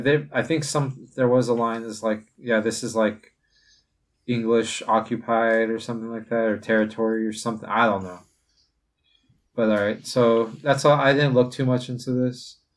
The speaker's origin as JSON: {"language": "English", "country": "United States", "said": "but I'm ignorant American."}